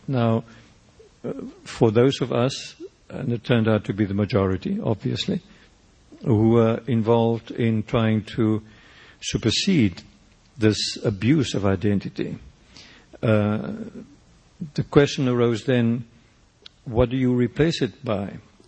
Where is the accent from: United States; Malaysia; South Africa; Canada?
South Africa; I was born in South Africa, grew up there, and in some way remain linked to it